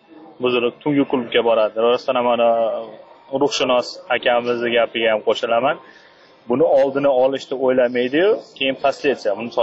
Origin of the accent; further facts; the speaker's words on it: Osh, Osh Region, Kyrgyzstan; now in Moscow, Russia; o'zi yoshim 20 da bo'lsa ham, sochi o'zim O'shdanman, o'zi Rossiyada 8-9 yildan beri shu yerda, mana Moskvada.